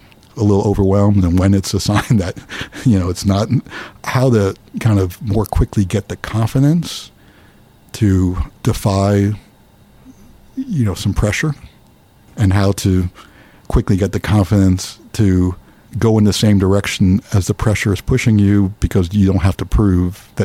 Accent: New Jersey, United States; I grew up near here, near New Brunswick, and I went to a very small private school

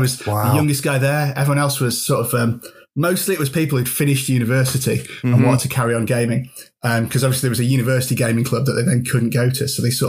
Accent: Yorkshire and the Humber, United Kingdom; I am from Yorkshire, Craig, so I'm always looking for sort of a bargain

